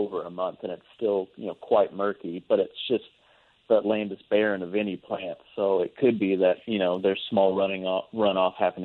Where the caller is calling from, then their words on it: Little Rock, Arkansas, United States; I'm calling from Little Rock, Arkansas.